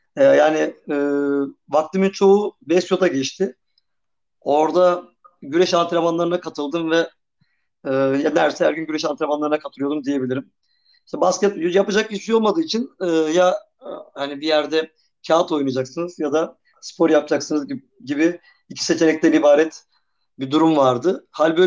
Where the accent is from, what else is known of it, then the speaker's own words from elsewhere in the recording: Ankara, Turkey; Doğma büyüme burada olduğum için ve annem babam buralı olduğu için